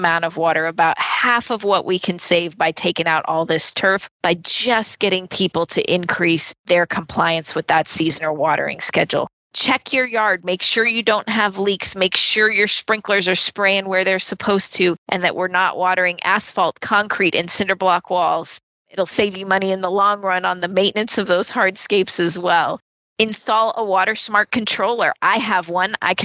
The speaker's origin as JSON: {"language": "English", "town": "Las Vegas", "region": "Nevada", "country": "United States", "tie": "born or raised there", "said": "I live here too. My kids live here. I am born and raised in Las Vegas"}